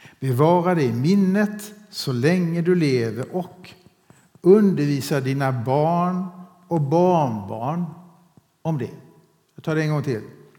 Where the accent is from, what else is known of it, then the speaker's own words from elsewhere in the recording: Toftryd, Sweden; Jag var i Toftryd. Jag är uppvuxen i Toftryd. Några av er kanske vet det.